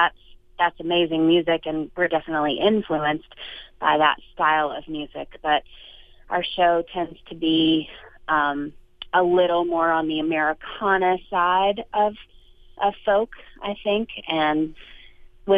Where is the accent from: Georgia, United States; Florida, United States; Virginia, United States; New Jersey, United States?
Virginia, United States; And I was born and raised in Virginia. And the mountains of Virginia and the coast of North Carolina were kind of our borders growing up.